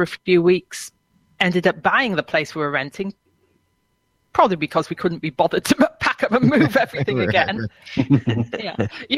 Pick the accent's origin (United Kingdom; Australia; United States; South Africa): United Kingdom; Durham, North East England; moved away as an adult; also born or lived in Nottingham; I grew up in Durham, moved to Nottingham, which is in the Midlands, to go to university when I was 18, which is about 1.5 hours drive further south.